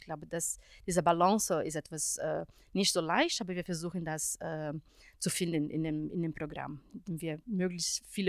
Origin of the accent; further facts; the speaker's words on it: Brazil; German is a second language; ich komme aus Brasilien und da habe ich Filmwissenschaft studiert an der Uni in São Carlos